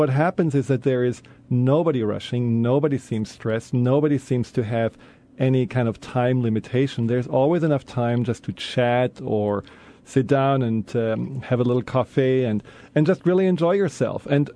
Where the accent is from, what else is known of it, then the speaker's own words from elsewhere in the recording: Baden-Württemberg, Germany; You know, I grew up in the Black Forest, and there is really this magic there in some ways.